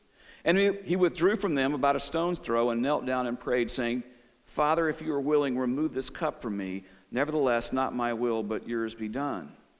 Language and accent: English; Bible Belt, United States; I grew up in the Bible Belt of the 50s, 60s, and 70s